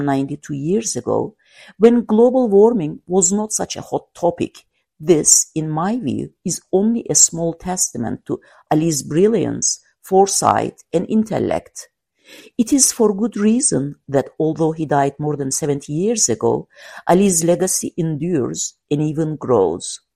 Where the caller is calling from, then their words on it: St. Petersburg, Florida, United States; Tonight, I am zooming in from St. Petersburg, Florida, where it is nice and warm.